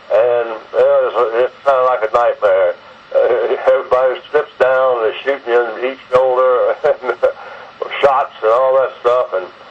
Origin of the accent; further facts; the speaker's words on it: Birmingham, Alabama, United States; also born or lived in New Orleans, Louisiana; I was born in New Orleans, Louisiana. My father worked for AT&T, and he was transferred to Birmingham when I was four, so I always considered Birmingham as my hometown.